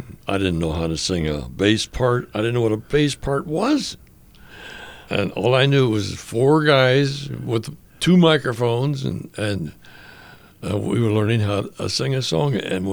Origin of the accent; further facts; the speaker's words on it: Pennsylvania, United States; They only came because I asked them to. I was from Pennsylvania.